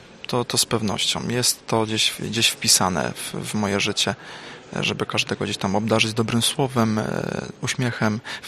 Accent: Głubczyce, Opole Voivodeship, Poland; pochodzę z parafii Narodzenia Najświętszej Maryi Panny w Głubczycach.

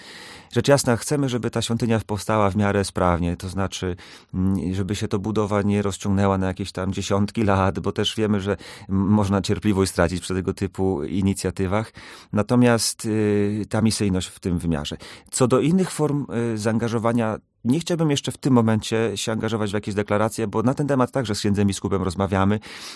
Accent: Opole Voivodeship, Poland; ja sam pochodzę z diecezji opolskiej

